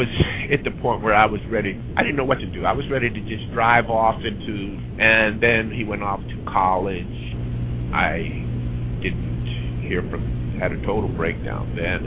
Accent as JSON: {"language": "English", "region": "Pennsylvania", "country": "United States", "also_born_or_lived": "Westchester County, New York / Putnam County, New York", "lives_now": "Deltona, United States", "said": "Originally, I'm from Pennsylvania, but I spent most of my adult life in metropolitan New York area, Westchester County, Putnam County, New York."}